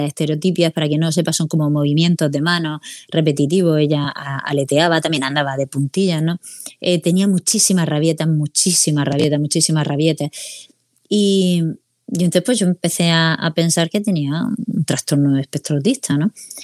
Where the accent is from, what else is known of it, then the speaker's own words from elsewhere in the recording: Region of Murcia, Spain; Bueno, atípico también, que somos de Murcia, ¿no?